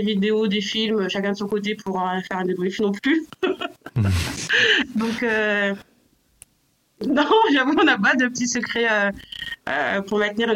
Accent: Lille, Hauts-de-France, France; Enfin, tu sais, moi je suis du Nord. À Lille.

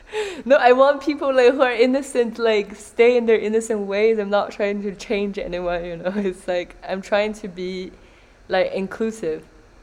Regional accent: China; English is a second language; like growing up in China, and then like I feel like growing up in China, I didn't even know that like they are.

